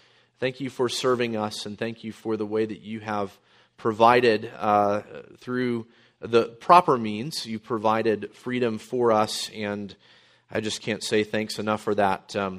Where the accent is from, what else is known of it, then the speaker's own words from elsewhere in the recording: the South, United States; In the South, it's just jeet. But have you eaten? Some of you are getting that now. I'm from the South, so I got it right away.